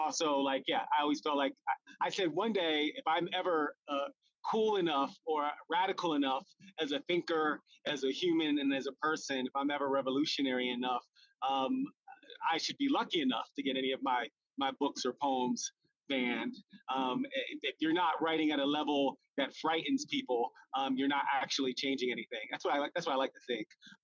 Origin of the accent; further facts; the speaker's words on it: New Jersey, United States; So I grew up in the Philadelphia area, just outside of... just in South Jersey, just outside of Philadelphia.